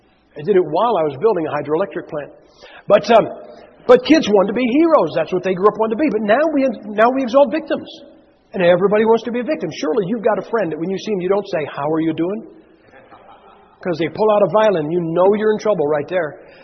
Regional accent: Massillon, Ohio, United States; I am from Massillon, Ohio. Massillon, Ohio is where pro football got its start.

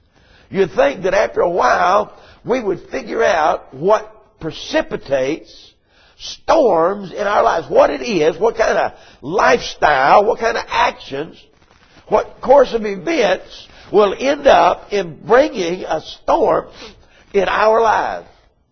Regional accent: United States; I was born and raised over here on the Catawba River.

